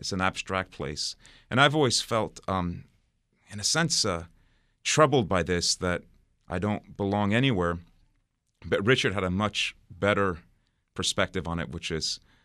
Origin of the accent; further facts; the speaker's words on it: England, United Kingdom; born there; My father's French, my mother's American, I was born in England.